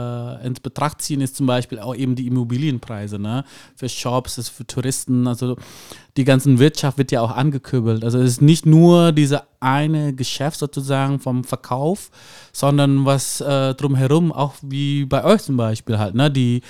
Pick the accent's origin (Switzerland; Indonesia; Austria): Indonesia; Jakarta; Ja, ich komme aus Indonesien. Jakarta.